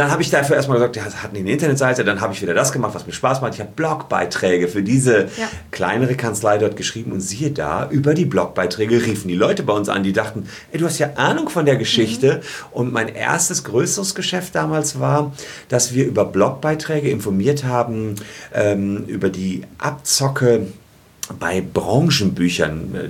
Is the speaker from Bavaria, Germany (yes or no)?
no; Gevelsberg, North Rhine-Westphalia, Germany; seit ich 15 bin, habe ich angefangen, für die Lokalzeitung in meinem Heimatdorf Gevelsberg zu schreiben. So, das ist irgendwie um Ennepe-Ruhr-Kreis, Ennepetal, Wuppertal, Hagen kennt man vielleicht. So, da in der Ecke ist das.